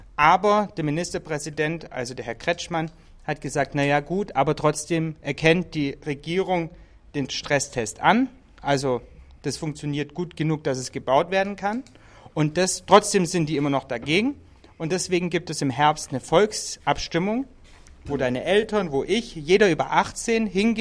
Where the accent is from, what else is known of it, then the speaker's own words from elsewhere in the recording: Böblingen, Baden-Württemberg, Germany; Ich komme aus Böbling, habe Politik und Anglistik in Tübingen studiert.